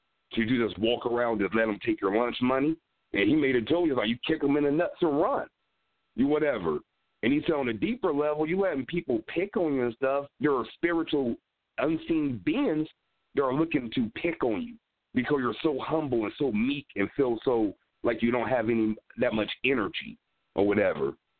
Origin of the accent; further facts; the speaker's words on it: Cincinnati, Ohio, United States; I grew up in Cincinnati. I'm the biggest city.